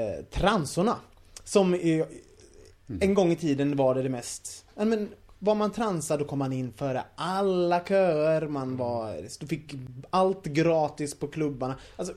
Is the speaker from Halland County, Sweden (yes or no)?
no; Gothenburg, Västra Götaland County, Sweden; Jag är från Göteborg.